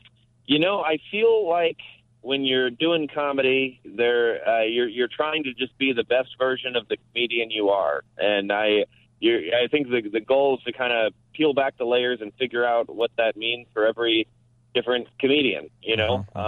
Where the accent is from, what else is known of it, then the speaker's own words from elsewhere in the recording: Moreno Valley, California, United States; I grew up in a town called Moreno Valley, which means Brown Valley, all right?